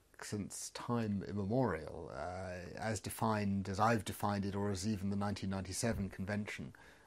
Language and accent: English; London, United Kingdom; in London when my mother wouldn't allow me to go shopping in the centre of town